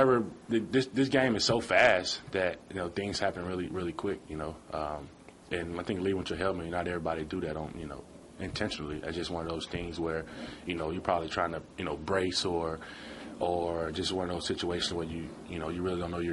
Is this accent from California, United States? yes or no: no; Yazoo City, Mississippi, United States; My hometown did a few special things for me. They had a hometown parade. They did. They named the longest street in Yazoo City after me, which is really special.